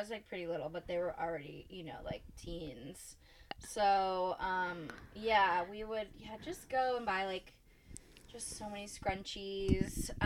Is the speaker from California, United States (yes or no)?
yes; California, United States; Yeah, I didn't, well, because I grew up in the Bay Area